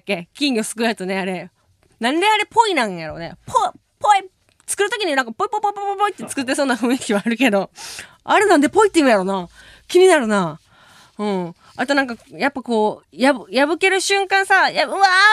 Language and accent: Japanese; Kansai, Japan; 私関西人なんで